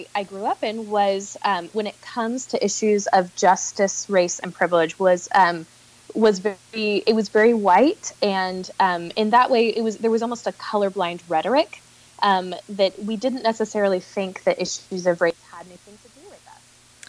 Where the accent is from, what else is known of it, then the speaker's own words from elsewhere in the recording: Oregon, United States; I was raised in the Willamette Valley, which is kind of the area just south of Portland.